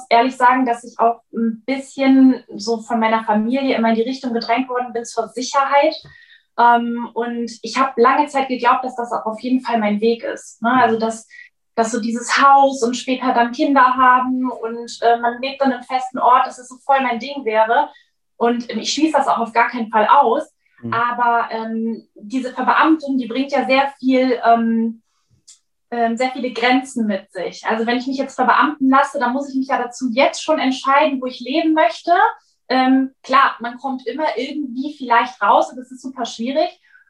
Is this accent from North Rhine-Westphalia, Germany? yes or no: yes; Cologne, North Rhine-Westphalia, Germany; falls ich es noch nicht gesagt habe, ich komme aus Köln.